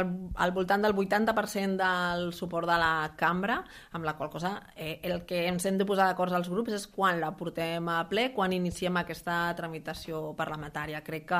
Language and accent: Catalan; Catalonia, Spain; El Maresme, la meva comarca.